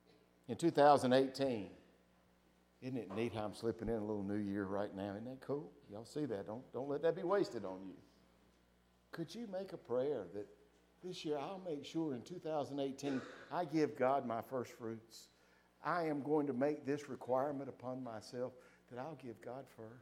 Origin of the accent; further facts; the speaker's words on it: North Carolina, United States; And I was raised in Bertie County. Bertie County, when I was there, was probably 75-80% African American, and the rest were white or Hispanic, but predominantly.